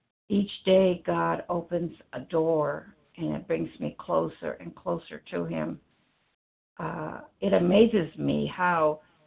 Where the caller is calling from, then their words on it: Idaho, United States; Yes, I'm calling from Idaho, and it's Pacific time.